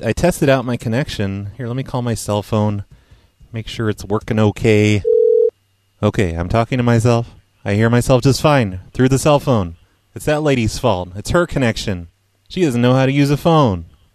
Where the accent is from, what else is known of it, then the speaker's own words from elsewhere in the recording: Oregon, United States; I'm not afraid of the rain. I'm from Oregon.